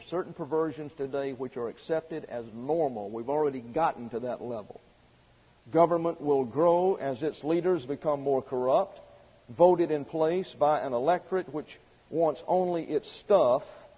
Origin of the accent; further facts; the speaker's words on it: Alabama, United States; These are people that I knew growing up in Alabama.